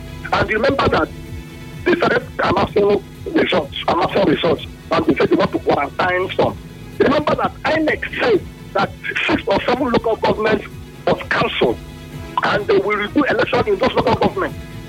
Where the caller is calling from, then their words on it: Portland, United States; I'm calling from Portland.